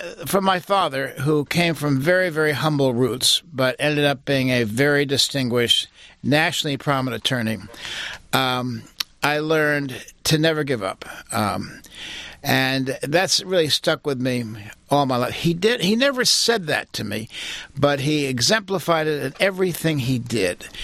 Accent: New York City, New York, United States; I grew up in Manhattan Island, which was actually a wonderful experience.

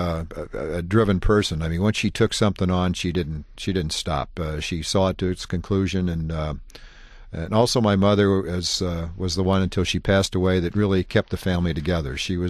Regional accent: Alton, Illinois, United States; born there; Well, I was born in Alton, Illinois in 1947.

